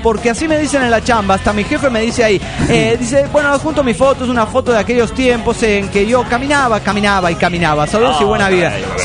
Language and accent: Spanish; Guadalajara, Jalisco, Mexico; de Guadalajara, Jalisco, México.